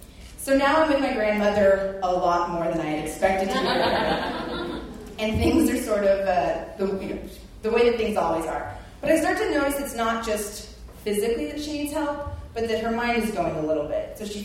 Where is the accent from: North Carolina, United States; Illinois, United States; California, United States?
California, United States; Los Angeles; I'm from Los Angeles, and in the same way that I will only endure LA because I love my grandmother